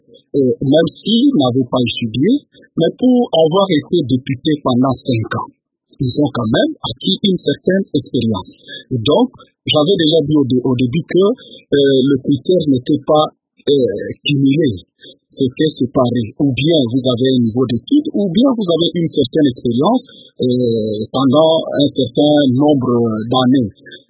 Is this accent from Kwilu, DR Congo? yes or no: yes; Bagata, Kwilu, DR Congo; c'est ce qui se passe d'ailleurs chez moi à Bagata